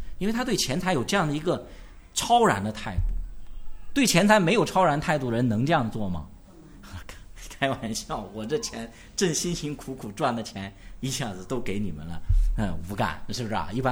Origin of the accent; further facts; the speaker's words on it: China; 我们以前这特别我们中国人的恶习喜欢用倒推法